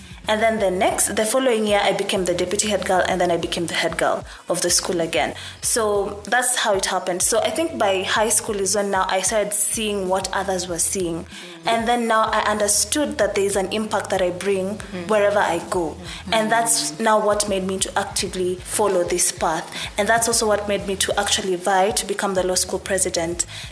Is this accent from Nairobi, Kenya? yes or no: no; Kitale, Trans-Nzoia County, Kenya; So I come from Kitale.